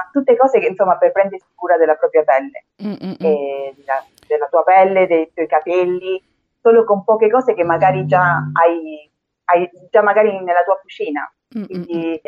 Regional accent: Rome, Lazio, Italy; also born or lived in Peru / Spain; now in Thailand; Sono peruviana, ma sono cresciuta a Roma, però sono peruviana 100%.

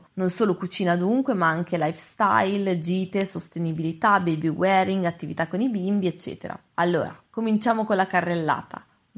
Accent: Milan, Lombardy, Italy; io sono di Milano.

